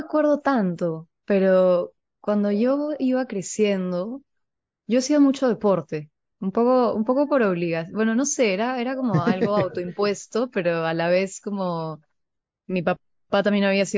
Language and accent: Spanish; Arequipa, Peru; born there; yo nací en Arequipa. Arequipa es una ciudad en Perú que creo, me parece que es la segunda ciudad más grande después de Lima, pero es mucho más pequeña que Lima.